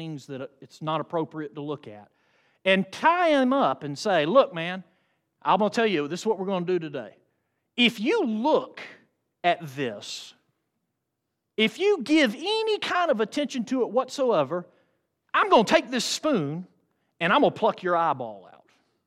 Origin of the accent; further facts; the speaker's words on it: Athens, Georgia, United States; You know, I was born and raised in Athens, Georgia, where you got the University of Georgia.